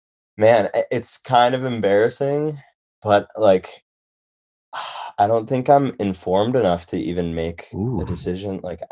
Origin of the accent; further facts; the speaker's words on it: Chicago, Illinois, United States; So as I said before, I grew up in Chicago, so I was not a founding member